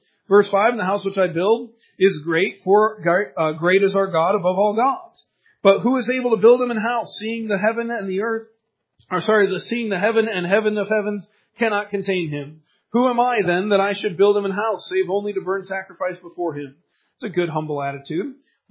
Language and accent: English; Michigan, United States; I'm from Michigan, and Michigan is a lot of farmland.